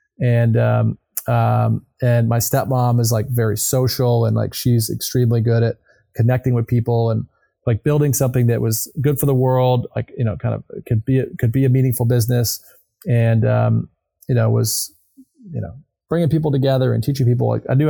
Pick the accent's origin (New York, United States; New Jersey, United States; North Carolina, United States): North Carolina, United States; I grew up in North Carolina, you know, in kind of the, you know, very near Pinehurst.